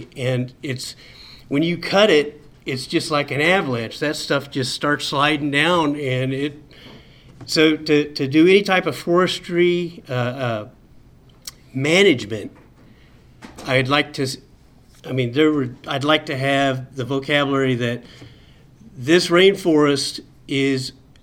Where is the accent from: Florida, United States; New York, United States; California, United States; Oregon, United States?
California, United States; Whittier; And I'm from Whittier, and I'm just telling you